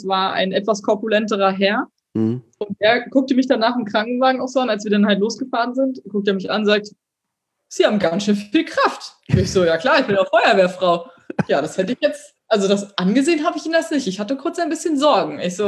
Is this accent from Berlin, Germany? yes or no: yes; Berlin, Germany; ich komme aus Berlin, ich habe eine große Fresse